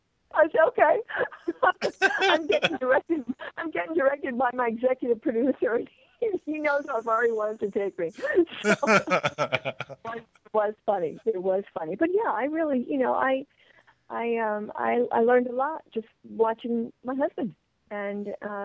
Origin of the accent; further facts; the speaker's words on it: Barrington, Illinois, United States; Mark's from Decorah, Iowa, and I'm from Barrington, Illinois.